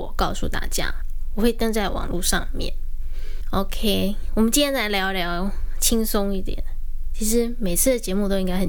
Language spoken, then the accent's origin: Chinese; Taiwan; 跟他说我是来自台湾的学生